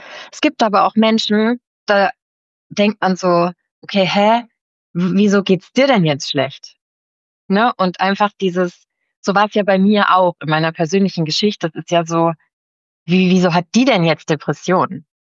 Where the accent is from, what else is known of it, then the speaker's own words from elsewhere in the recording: Esslingen, Baden-Württemberg, Germany; ich komme aus Esslingen